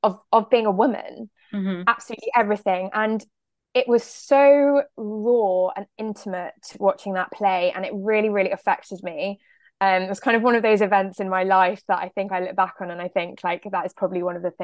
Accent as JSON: {"language": "English", "town": "Oxford", "region": "South East England", "country": "United Kingdom", "tie": "born or raised there", "said": "So I grew up in Oxford, in a family. Both my parents are academics, and my sister's also an academic. So it's kind of grew up like within the university town and really within the colleges"}